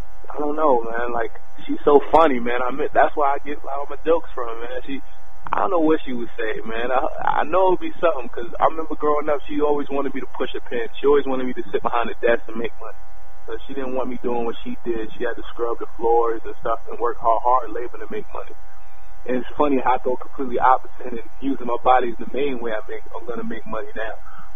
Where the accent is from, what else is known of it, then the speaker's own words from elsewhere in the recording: Queens, New York, United States; I've seen some wild things growing up in Jamaica, Queens, and I've been a part of some things that, you know, weren't the best things to be a part of.